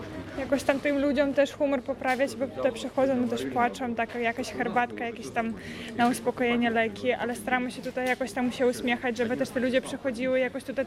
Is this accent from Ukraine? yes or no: yes; Ukraine; Polish is a second language; now in Poland; Nie, jestem Ukrainką.